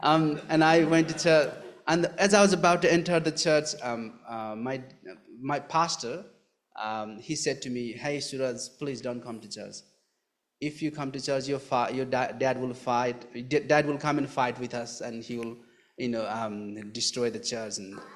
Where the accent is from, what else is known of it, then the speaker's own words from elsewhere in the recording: Nepal; English is a second language; I'm originally from Nepal, but I live here